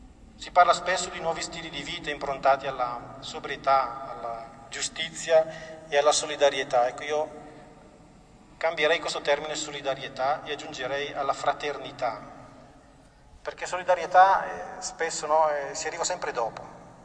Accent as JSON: {"language": "Italian", "town": "Brescia", "region": "Lombardy", "country": "Italy", "said": "sono un monaco e sono anche contento di esserlo, ma oltre ad essere monaco sono anche bresciano di origine e sono anche molto contento di essere bresciano"}